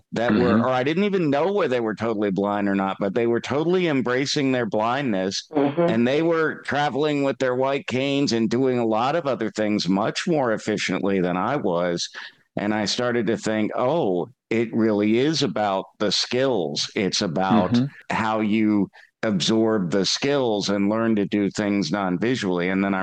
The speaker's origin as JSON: {"language": "English", "region": "South Carolina", "country": "United States", "tie": "born or raised there", "said": "they're from my home state of South Carolina."}